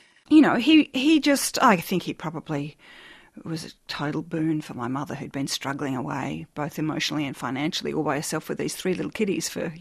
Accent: Brisbane, Queensland, Australia; born there; My parents were living in Brisbane at the time. I was born in Brisbane

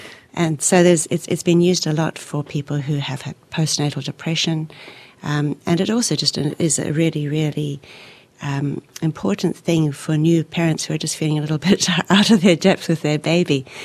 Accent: Zambia; Well, I was actually very lucky because I grew up in Africa. I was born in Zambia, and singing was just a normal part of life then.

